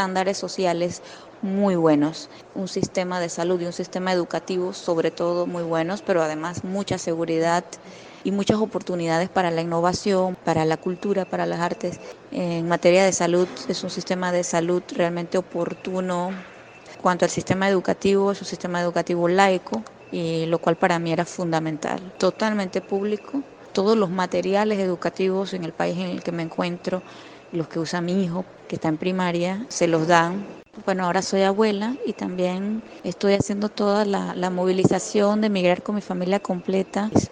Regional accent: Panama; moved away; Soy una panameña que emigró hacia una ciudad grande de país muy desarrollado

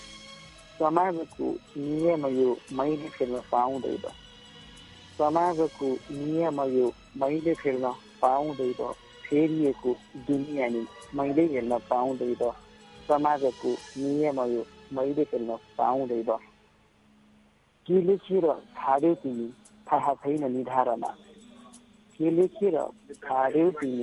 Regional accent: Rudrapur, Lumbini Province, Nepal; now in Doha, Qatar; Rudrapur Rupandehi.

